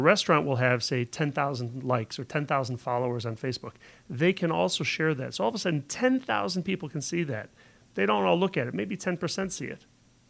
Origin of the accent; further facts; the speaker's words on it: Buffalo, New York, United States; I grew up in Buffalo. They use Salins Hot Dogs.